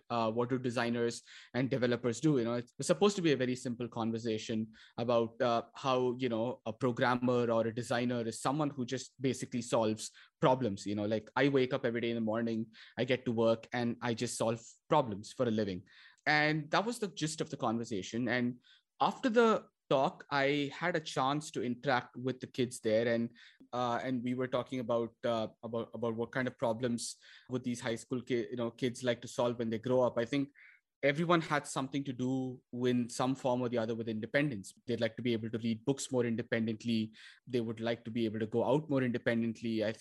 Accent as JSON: {"language": "English", "town": "Chennai", "region": "Tamil Nadu", "country": "India", "tie": "born or raised there", "said": "really hot, sweltering, sunny day in the south of India, in my hometown, Chennai."}